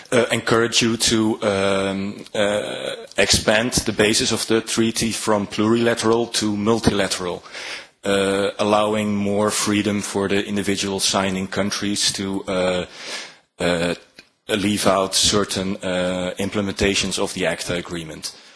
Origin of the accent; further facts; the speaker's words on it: Netherlands; English is a second language; I'm a blogger from the Netherlands.